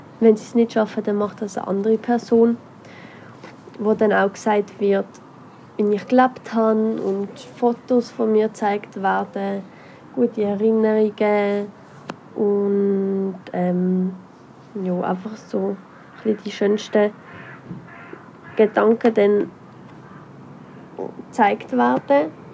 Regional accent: Allschwil, Basel-Landschaft, Switzerland; now in Rheinfelden, Switzerland; ich bin 16 Jahre alt. Ich komme ursprünglich aus Allschwil und wohne in Rheinfelden.

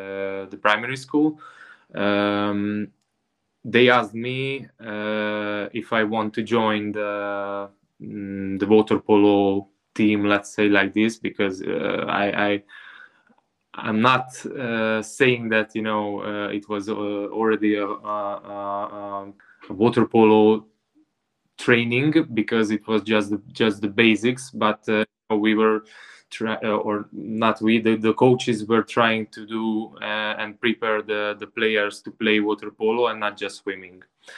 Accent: Budapest, Hungary; born there; English is a second language; I was born in Budapest, so I'm talking about a Budapest based team.

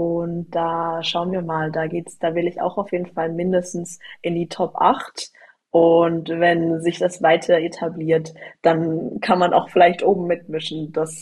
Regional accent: Karlsruhe, Baden-Württemberg, Germany; born or raised there

